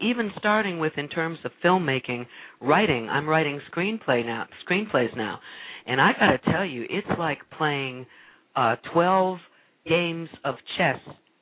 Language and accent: English; Detroit, Michigan, United States; I love New York City, and I love my hometown, which is where I am now, which is Detroit. Hello, Detroit.